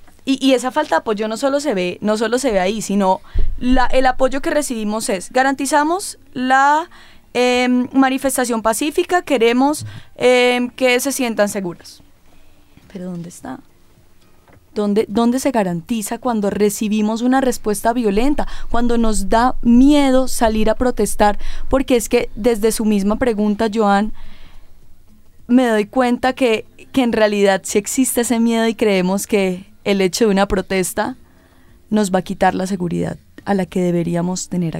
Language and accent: Spanish; Colombia; El desespero, como colombianos, en este caso como mujeres, decimos, ¿qué más hacemos?